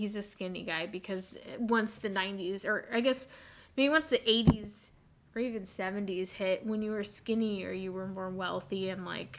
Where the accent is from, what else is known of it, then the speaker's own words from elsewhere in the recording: Portland, Oregon, United States; I always say we're from Portland because that's where I was born. But I guess technically I was born in Clackamas, which is like...